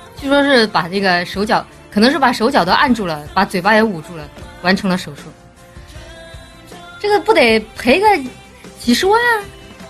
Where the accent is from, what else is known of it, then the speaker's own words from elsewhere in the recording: Chongqing, China; 我生活在南方地区，我是重庆人，我们那边不怎么吃玉米。